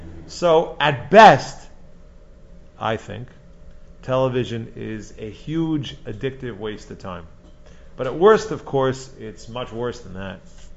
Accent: Teaneck, New Jersey, United States; By the way, I grew up in Teaneck, New Jersey, and I actually had like the worst babysitting job in the entire Teaneck when I was growing up

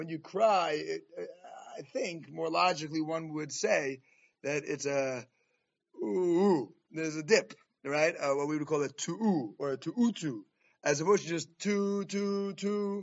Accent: Jamaica Estates, New York, United States; You know, I grew up in Jamaica States, if I'm not mistaken

